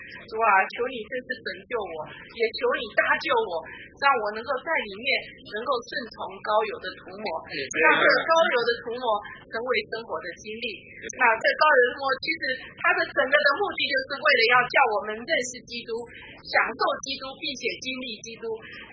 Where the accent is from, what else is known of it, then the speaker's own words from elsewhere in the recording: China; 那特别呢，对于我们中国人来讲，我觉得我们的文化、我们的传统、我们的伦理，就很容易让我们取代了